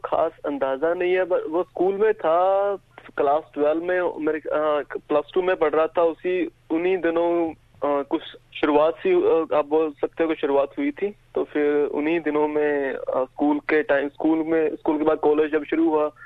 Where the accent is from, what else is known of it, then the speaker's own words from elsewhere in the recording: Rajpur Bhaiya, Punjab, India; moved away as an adult; now in Melbourne, Australia; मैं पंजाब से, इंडिया में पंजाब से बिलोंग करता हूँ। पंजाब का एक डिस्ट्रिक्ट है होशियारपुर, तो उसी में एक छोटा सा गांव आता है राजपुर भाइया, तो मैं वहाँ का रहने वाला हूँ। अभी ऑस्ट्रेलिया में मेलबर्न में रह रहा हूँ पिछले 2 साल से।